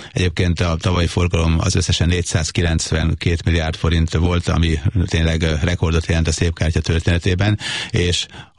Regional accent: Sopron, Győr-Moson-Sopron, Hungary; born there; Sopronba, ugye szülővárosomba

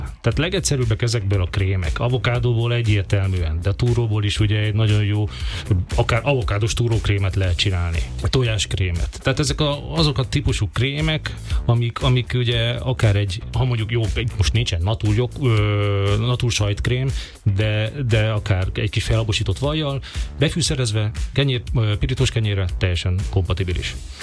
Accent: Szabolcs-Szatmár-Bereg, Hungary; Ezt szabolcsi származású vagyok, tehát Szabolcsországban, ott nagyon-nagyon szerették ezt a fajta levest

